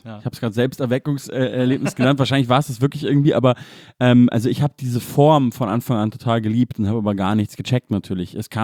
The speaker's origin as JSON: {"language": "German", "town": "Munich", "region": "Bavaria", "country": "Germany", "said": "für mich dann auch als Münchner mega wichtig"}